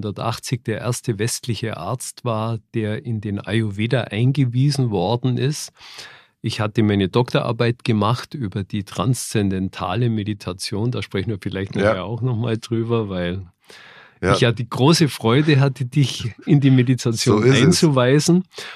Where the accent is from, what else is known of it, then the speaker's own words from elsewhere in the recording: Augsburg, Bavaria, Germany; Ich bin geboren in Augsburg. Mhm. Und habe halt mein Abitur da auch gemacht. Dann habe ich Medizin studiert in Ulm und in Würzburg.